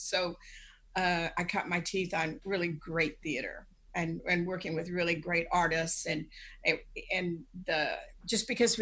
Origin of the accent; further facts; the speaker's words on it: Dallas, Texas, United States; I'm from Dallas, and we had a really wonderful theater company where I went to high school.